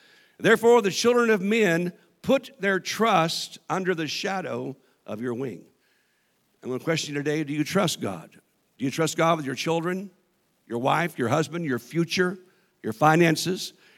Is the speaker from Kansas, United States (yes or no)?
yes; Kansas, United States; at a church I went to when I was raised in Kansas